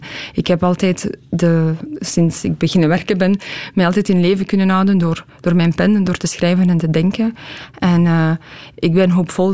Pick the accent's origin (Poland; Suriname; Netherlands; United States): Poland; first language Polish; Dutch is a second language; now in Belgium; Maar dat is natuurlijk mijn verleden, mijn moedertaal. En Nederlands mijn tweede moedertaal.